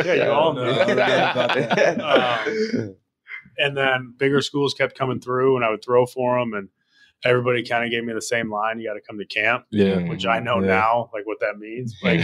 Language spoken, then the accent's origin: English; Lake Bluff, Illinois, United States; Lake, yeah, I'm from Lake Bluff.